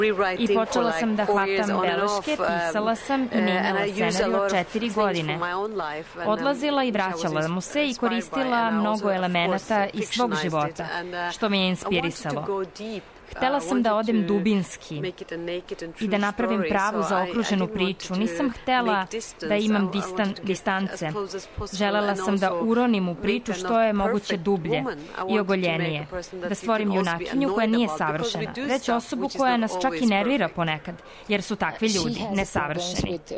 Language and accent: Serbian; Norway; Ja sam rođena i odrasla u Norveškoj, vaspitavana od strane roditelja Pakistanaca